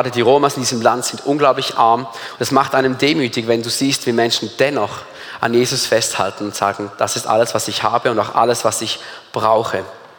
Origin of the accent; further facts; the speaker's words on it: Switzerland; wir sitzen da als Schweizer, haben keine Ahnung, was abgeht.